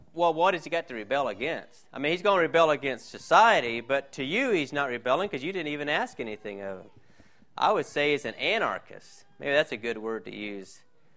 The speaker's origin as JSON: {"language": "English", "town": "Blountstown", "region": "Florida", "country": "United States", "tie": "born or raised there", "said": "when I grew up in Bluntstown, it was pretty laid back, but that's changed a little bit now."}